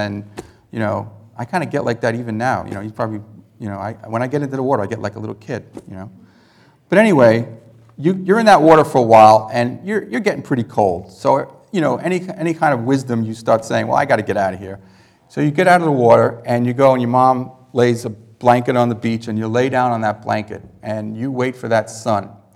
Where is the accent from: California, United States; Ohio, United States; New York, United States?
New York, United States; Queens; I grew up in Queens, New York, really southern Queens. We lived about half an hour from the beach.